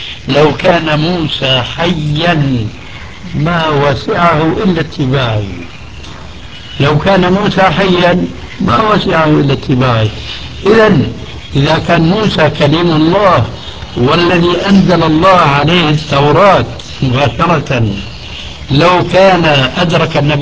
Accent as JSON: {"language": "Arabic", "country": "Syria", "said": "وبيقولوا في بعض العبارات التي مع الأسف تلقفها بعض العامة عندنا في سوريا"}